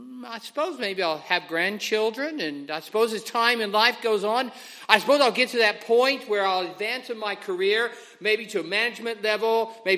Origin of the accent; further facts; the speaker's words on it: Texas, United States; I grew up in West Texas